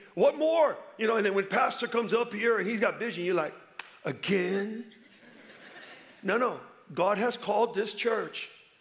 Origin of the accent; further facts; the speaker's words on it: Chicago, Illinois, United States; You see, growing up in Humboldt Park, one of the worst parks in Chicago, I learned quickly not to want much, expect much, hope for much.